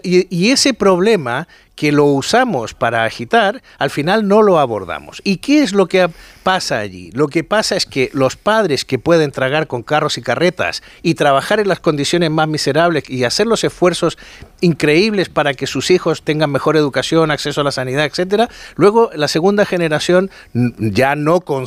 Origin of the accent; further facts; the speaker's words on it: Chile; en mi niñez en Chile se hacía